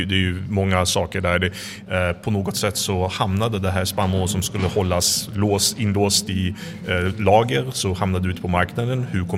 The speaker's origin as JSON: {"language": "Swedish", "country": "Sweden", "tie": "born there", "also_born_or_lived": "United States / Poland", "said": "jag är född i Sverige, jag har bott i USA, jag har bott i Polen."}